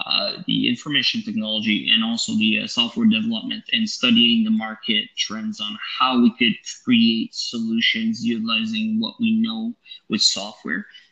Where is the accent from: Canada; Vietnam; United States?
Canada; Ontario; CEO and president of Stardust Technologies. Basically, I'm from Northern Ontario.